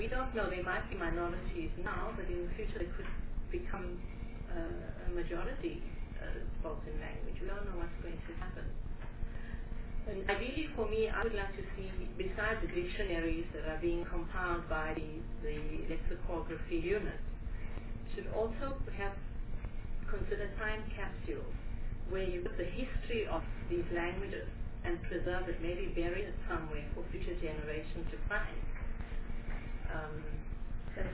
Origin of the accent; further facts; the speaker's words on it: South Africa; Well, I'm South African.